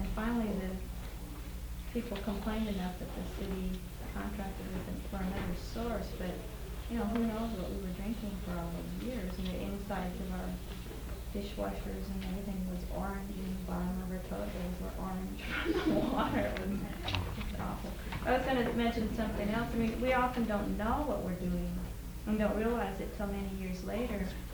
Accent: Portland, Oregon, United States; Well, we're from Portland, Oregon area, which is known for its wonderful water, but we live in a community southeast of there

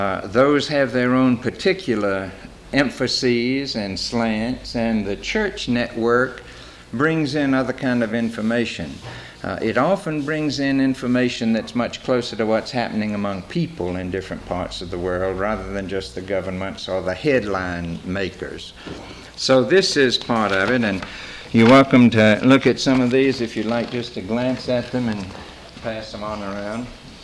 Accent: South Carolina, United States; now in New York, United States; As you can tell from my accent, I didn't grow up on the streets of New York. I grew up in South Carolina.

